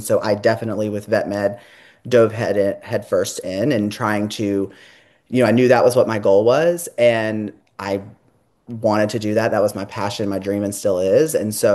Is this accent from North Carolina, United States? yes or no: yes; North Carolina, United States; So growing up, I grew up in the South, so near Charlotte, kind of in the more rural aspect of North Carolina.